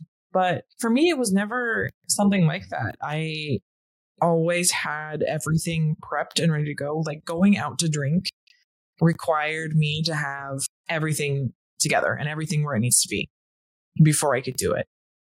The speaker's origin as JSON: {"language": "English", "region": "North Dakota", "country": "United States", "tie": "born or raised there", "said": "I think one of the things is growing up in North Dakota, we suddenly hate it and dislike it more."}